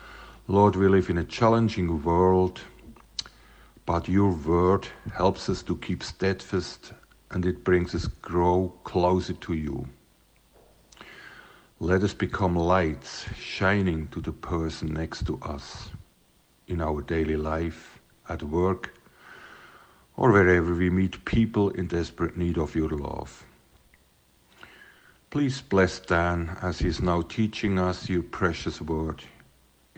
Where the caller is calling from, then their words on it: Bern, Switzerland; I'm tuning in from Bern, Switzerland, with my cheesy English accent.